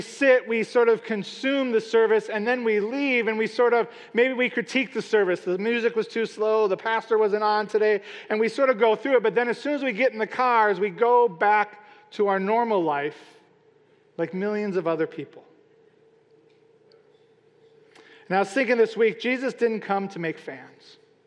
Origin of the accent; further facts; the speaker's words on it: Wisconsin, United States; When I was growing up in Wisconsin, I was working retail, and on Sunday afternoon when the Packer game was on